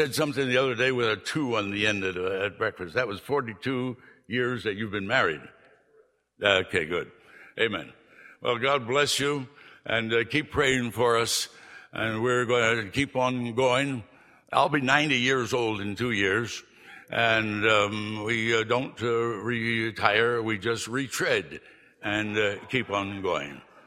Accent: New Jersey, United States; born there; I was born in South Jersey. My parents, we were members of a church in Philadelphia, and we'd go to Philadelphia every week for church services.

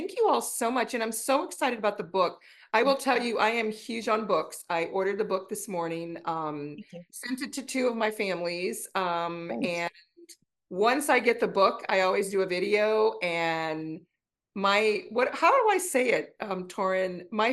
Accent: New Orleans, Louisiana, United States; You know, I'm from New Orleans, like taxi.

